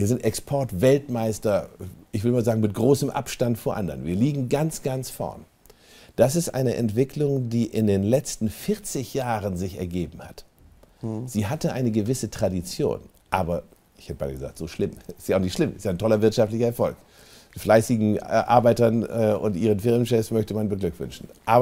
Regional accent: Bremen, Germany; in meiner Heimatstadt Bremen

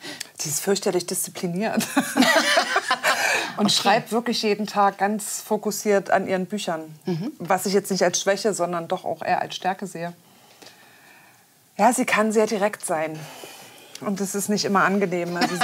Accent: Oschersleben, Saxony-Anhalt, Germany; born there; Ich bin geboren in Oschersleben bei Magdeburg. Mhm. Also habe auch das Sachsen in meiner Geburt, kommt nur noch das Anhalt hinten dran. Und wir haben dann viele Jahre im Brandenburgischen gewohnt, dort, wo es jetzt die Wölfe gibt.

